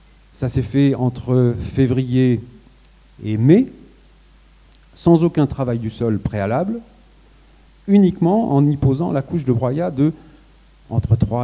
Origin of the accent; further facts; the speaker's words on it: Centre-Val de Loire, France; je suis originaire de Beauce, alors ça je ne vous l'ai pas dit, mais je suis originaire de Beauce